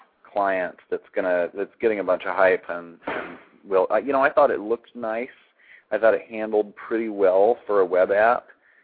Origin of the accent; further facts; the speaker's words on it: Eugene, Oregon, United States; From Oregon. From Eugene.